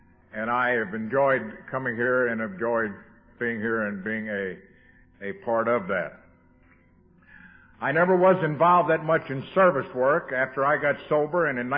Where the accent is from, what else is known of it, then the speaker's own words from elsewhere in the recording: Louisville, Kentucky, United States; I am an alcoholic. I come from Louisville, Kentucky.